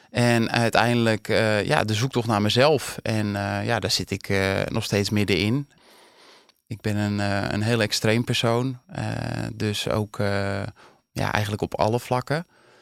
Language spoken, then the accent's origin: Dutch; Dirkshoorn, North Holland, Netherlands; Ik ben opgegroeid in de Kop van Noord-Holland, in een klein plaatsje Dirkshoorn.